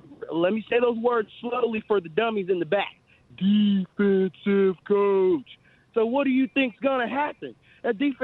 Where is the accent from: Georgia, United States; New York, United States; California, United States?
Georgia, United States; Marietta; which is from my hometown, Marietta, Georgia. Go Dawgs.